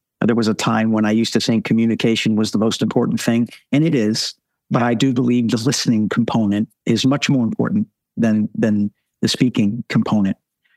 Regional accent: New Jersey, United States; And I grew up in New Jersey. I talk a lot, and I totally get that.

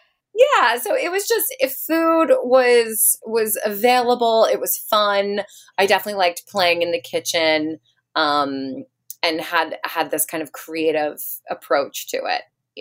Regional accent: Silver Spring, Maryland, United States; So I grew up in Silver Spring, Maryland, right outside of DC.

